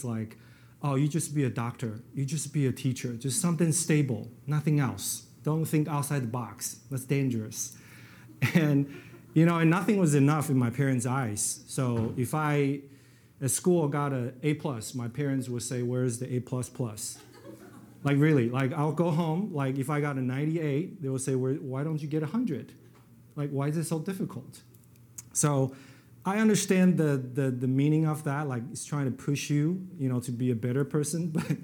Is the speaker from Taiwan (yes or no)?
yes; Taiwan; and Taiwanese, and born and raised in Taiwan.